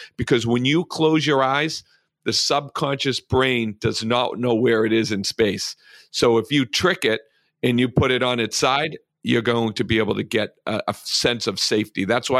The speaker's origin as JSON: {"language": "English", "town": "Malden", "region": "Massachusetts", "country": "United States", "tie": "born or raised there", "said": "I grew up in Malden, Massachusetts, on the busy highway, on the busy road, on my front porch."}